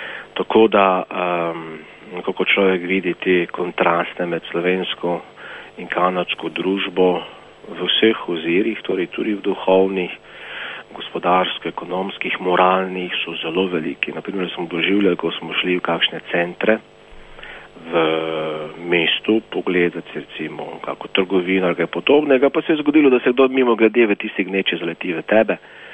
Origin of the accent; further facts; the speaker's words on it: Prekmurje, Slovenia; ker sem seveda tudi iz Prekmurja in tam je največ Prekmurcev.